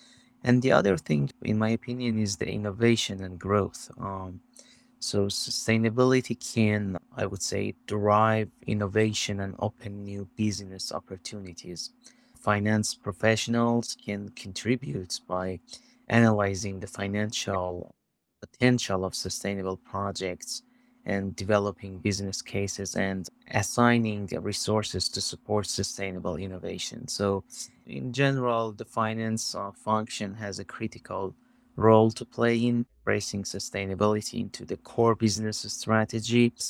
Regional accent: United States; from the United States, and I'm really happy that I am here to talk about the role of sustainability in finance.

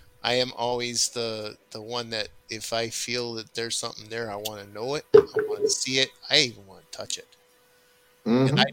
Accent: California, United States; now in Wisconsin, United States; Yeah, I come from Cali. I was born and raised out there and moved here in 93 to Wisconsin.

